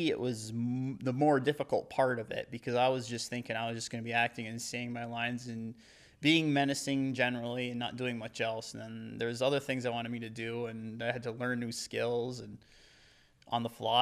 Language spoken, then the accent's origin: English; Ishpeming, Michigan, United States; now in Charlotte, United States; Not really. I mean, I'm from here now. I moved here from Ishpeming, Michigan in the UP back in April of 2014. There isn't very much work up there.